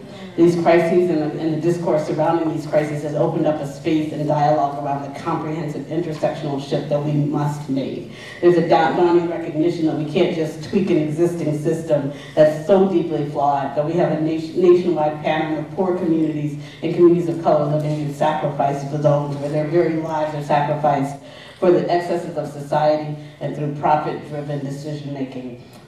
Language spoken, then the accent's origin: English; Appalachia, United States; I am an Appalachian coal miner in a profession where 76,000 of my comrades have died of black lung disease since 1968.